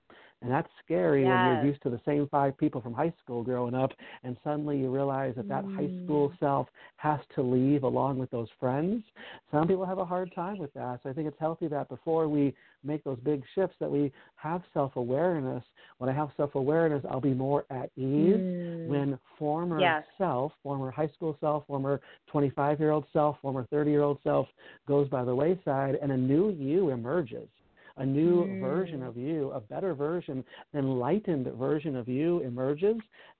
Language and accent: English; Chicago, Illinois, United States; I grew up I grew up in Chicago, and certainly I'm supposed to be a certain way, being from Chicago, apparently. And I'm a Greek from Chicago, so of course I'm supposed to own a restaurant